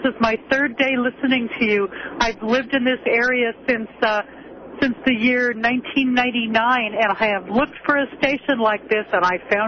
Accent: Palo Alto, California, United States; also born or lived in Santa Cruz; I moved here from the Bay Area. I grew up in Palo Alto.

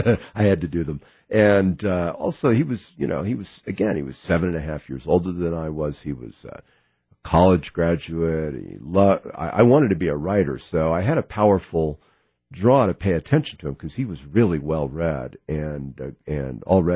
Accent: Washington, United States; very like the one I describe in This Boy's Life, where I grew up in Washington State.

